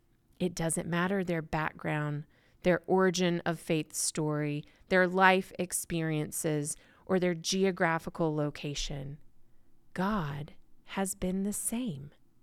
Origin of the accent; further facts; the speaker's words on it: the South, United States; because I'm from the South of the United States of America.